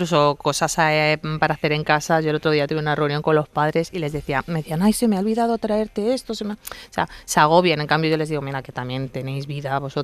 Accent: Getafe, Community of Madrid, Spain; yo soy de Getafe de toda la vida.

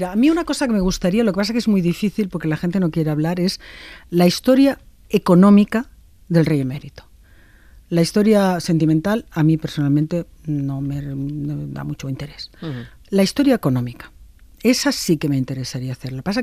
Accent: Spain

